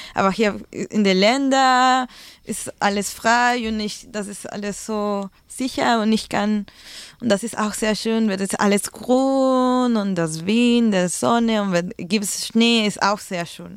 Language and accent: German; Peru; first language Spanish; German is a second language; Ich kann auch Deutsch lernen und Spanisch auch, weil das ist meine Muttersprache und ich spreche nur das. Also ich nur spreche Spanisch, aber in den Spanischunterricht die Formen gelernt, die Seiten zum Beispiel. Und ich wusste das nicht in Peru